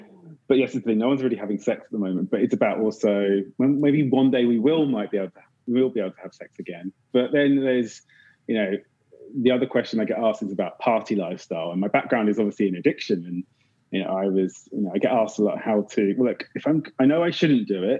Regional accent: Windsor, South East England, United Kingdom; I grew up in Windsor.

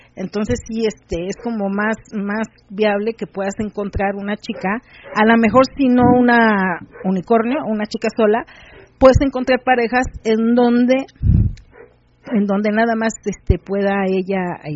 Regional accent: Valle de Aragón, State of Mexico, Mexico; somos pareja y buscamos chica. La verdad es muy complicado encontrar en nuestra zona. Somos de Valle de Aragón. De Valle de Aragón.

